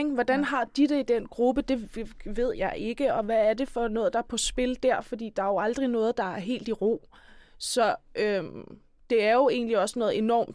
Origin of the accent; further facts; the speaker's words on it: Copenhagen, Capital Region, Denmark; nu er jeg selv fra Christianshavn og havde faktisk også gået på privatskolen, der ligger der.